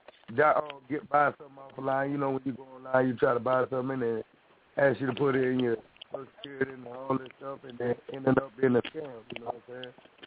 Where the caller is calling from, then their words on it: Sarasota, Florida, United States; I'm calling from Sarasota, Florida.